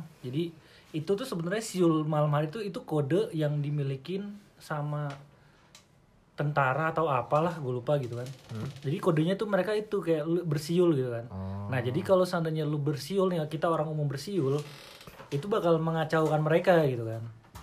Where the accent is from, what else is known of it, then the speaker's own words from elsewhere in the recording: Padang, West Sumatra, Indonesia; Gue terzolimi sebagai orang Padang aja.